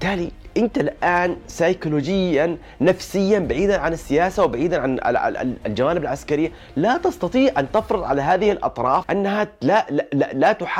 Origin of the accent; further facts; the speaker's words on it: Palestine; أنا كفلسطيني أو كعربي أو كمسلم أو كشخص ينتمي إلى هذه الرقعة الجغرافية